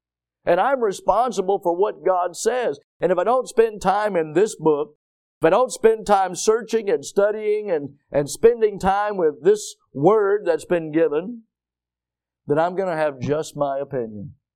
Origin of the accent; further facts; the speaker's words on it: Milton, United States; I grew up here in Milton, and Milton was pretty much wilderness area back whenever I was growing up, right?